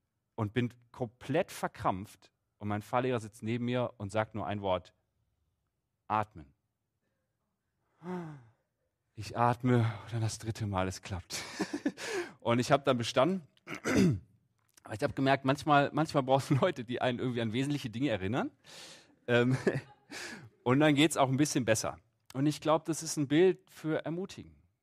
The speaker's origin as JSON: {"language": "German", "town": "Wuppertal", "region": "North Rhine-Westphalia", "country": "Germany", "said": "Ich habe die in Wuppertal gemacht, wo ich herkomme. Wuppertal ist ein Ort mit sehr vielen Bergen."}